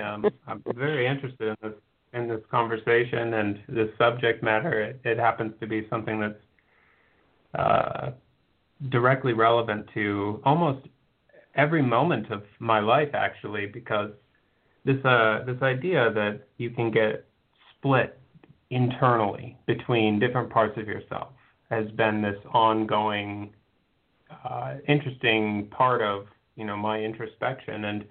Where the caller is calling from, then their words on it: Waterford, Michigan, United States; I'm calling from Waterford, Michigan.